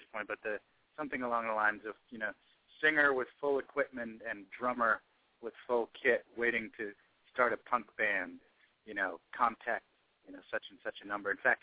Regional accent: Arlington, Virginia, United States; I say I grew up in Arlington, you know, but really, you know, if I'm talking to somebody who doesn't really know the different little areas right outside D.C., I'll just say D.C.

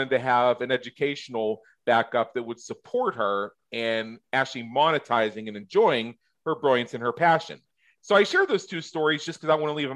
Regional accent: Pennsylvania, United States; I grew up in Southwest Pennsylvania, and it was a natural decision for me to go to Penn State.

